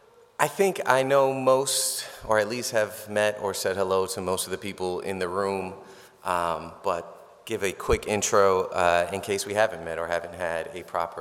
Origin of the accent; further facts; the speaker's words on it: New York, United States; now in Lancaster, United States; We're from New York, and in New York, this is Lancaster, and only Amish live here.